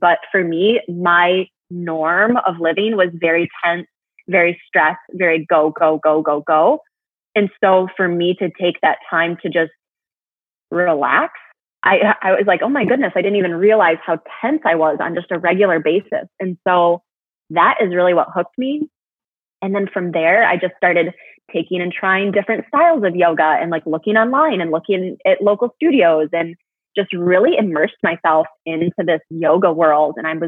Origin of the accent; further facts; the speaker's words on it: Michigan, United States; I'm from Michigan. So yeah, I live in West Michigan. I have born and raised in Michigan, but on the other side of the state.